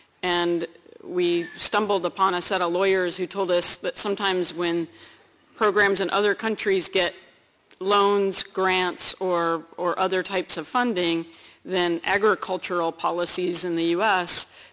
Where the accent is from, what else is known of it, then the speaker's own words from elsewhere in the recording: United States; I'm from the United States